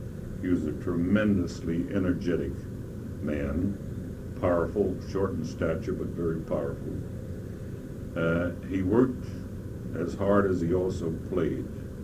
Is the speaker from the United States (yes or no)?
yes; Mill Valley, California, United States; born there; I was born in Mill Valley at a house on Blythedale Avenue of what is now the corner of Sycamore on April 7th, 1902.